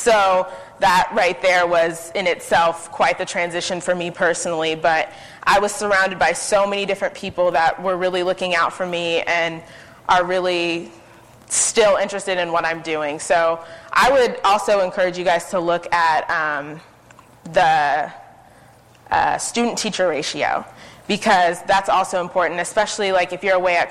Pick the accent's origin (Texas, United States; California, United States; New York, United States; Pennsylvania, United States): California, United States; I'm from California, so I went to school in Washington, D.C., and that in itself was a transition. But we both are from California.